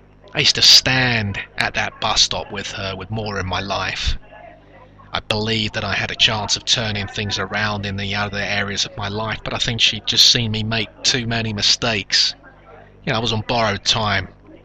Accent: London, United Kingdom; I'm a Londoner who's effectively given himself a very small part of London in which to function.

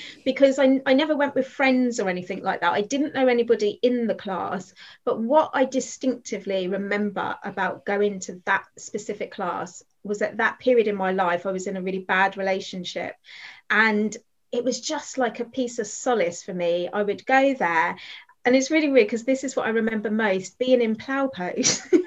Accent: Luton, East of England, United Kingdom; born and bred in Luton.

